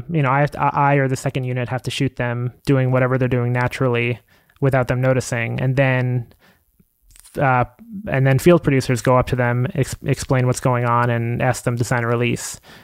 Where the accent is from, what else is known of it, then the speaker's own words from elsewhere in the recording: Long Island, New York, United States; also born or lived in Queens; I was born in Queens, but I spent most of my childhood in Long Island.